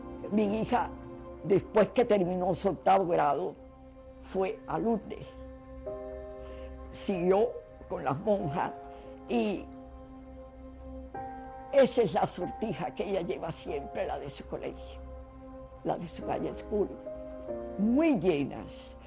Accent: Cuba; moved away; Después que salimos de Cuba, aquí estábamos en el paraíso.

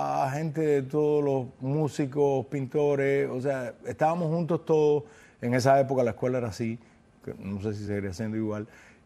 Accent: Argentina; Perdóname, yo soy argentino

